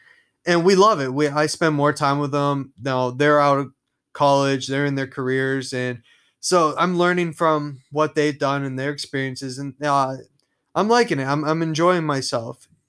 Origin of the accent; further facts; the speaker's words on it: Pennsylvania, United States; now in South Carolina, United States; And so my background, like I said, I'm from Pennsylvania. No, I'm not Amish. Most people think just because I'm from Pennsylvania, I'm Amish, but I'm not.